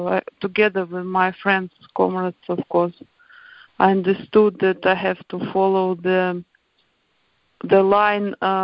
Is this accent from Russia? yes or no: yes; Russia; now in Netherlands; I came from Russia, and in Russia there is no existing such initiatives.